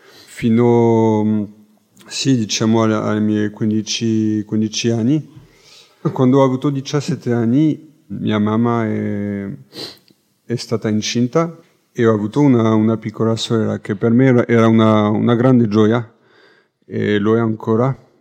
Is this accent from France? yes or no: yes; France; Italian is a second language; mi chiamo … vengo dalla Francia. Sono cresciuto in una famiglia cristiana